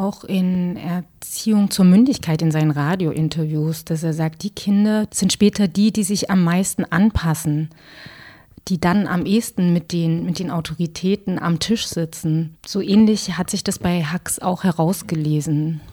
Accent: Germany; born there; Ich bin in der DDR geboren

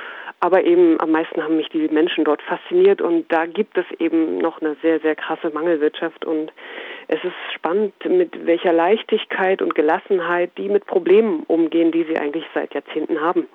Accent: Saxony-Anhalt, Germany; weil ich aus dem Osten komme. Ich stamme aus Sachsen-Anhalt

